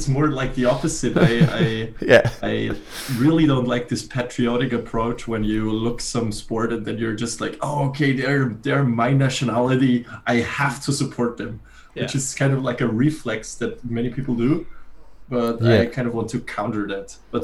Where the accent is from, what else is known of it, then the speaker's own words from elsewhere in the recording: Graz, Styria, Austria; English is a second language; And I am from Graz in Austria, which is the second biggest city, and not very famous.